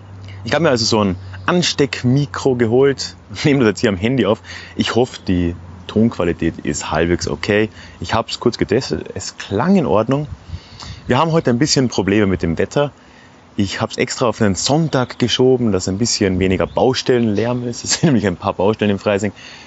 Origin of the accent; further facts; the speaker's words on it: Austria; Als Österreicher sage ich jetzt mal, die Bezeichnung Berg ist vielleicht ein bisschen übertrieben.